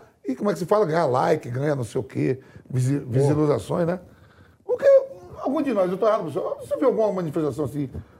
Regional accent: Bahia, Brazil; Eu sou baiano, eu gosto de coisa mais facilidade, né?

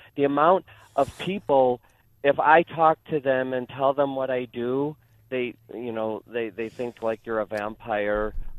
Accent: Elmhurst, United States; Yeah, we're from Elmhurst, and my brothers Bill and John.

